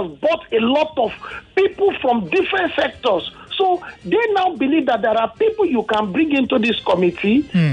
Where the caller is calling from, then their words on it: Lagos, Nigeria; I'm calling from Orilegon.